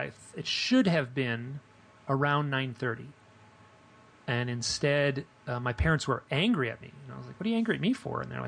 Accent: Michigan, United States; You know, it was a very calm, lovely, I grew up in Michigan, very lovely autumn evening.

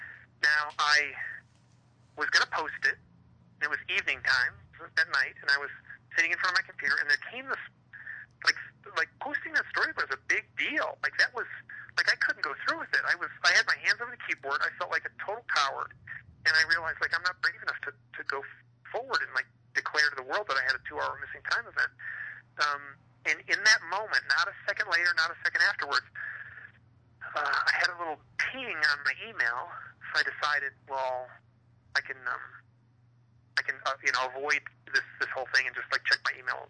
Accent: Michigan, United States; it felt like it was a calm, beautiful Midwestern, I grew up in Michigan, Midwestern autumn night.

